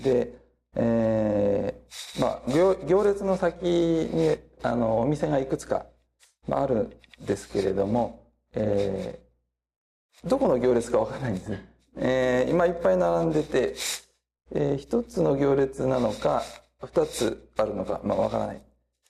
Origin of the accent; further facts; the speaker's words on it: Toyama, Japan; 私は先ほどご紹介いただいたように、雪の深い、北陸地方のですね、富山県の出身です。